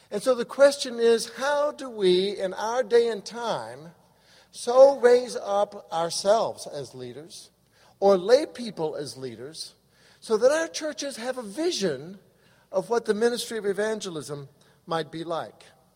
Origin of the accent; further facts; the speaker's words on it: Evanston, Illinois, United States; also born or lived in Nashville / Greencastle / Denver / Kansas; I was born in Nashville, went to grade school in Evanston, Illinois, went to middle school in Greencastle, Indiana, high school in Denver, Colorado, university in Kansas, spent far too long in Texas